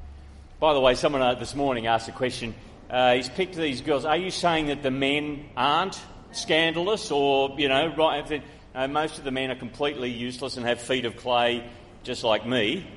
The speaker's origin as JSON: {"language": "English", "town": "Grafton", "region": "New South Wales", "country": "Australia", "tie": "born or raised there", "said": "Now, I grew up in Grafton, up on the north coast"}